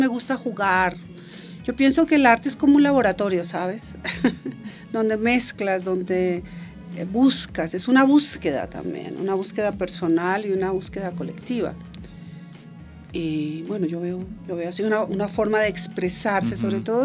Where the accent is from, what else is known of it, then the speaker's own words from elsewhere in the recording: Bogotá, Colombia; now in Berlin, Germany; esta colombiana de Bogotá, yo ahora me defino como colombiana de Kreuzberg, que es el barrio donde yo siempre he vivido, que me encanta, es un barrio bohemio y muy politizado también